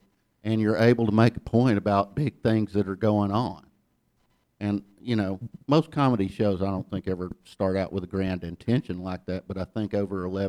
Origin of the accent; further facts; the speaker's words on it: Ellijay, Georgia, United States; I grew up in Ellijay, Georgia. Nobody's going to clap for Ellijay.